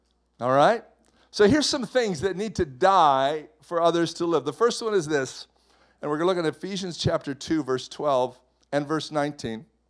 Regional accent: Canada; Well, I'm a Canadian.

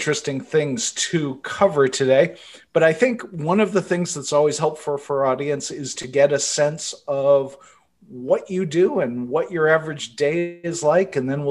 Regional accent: Massachusetts, United States; So back in my home state

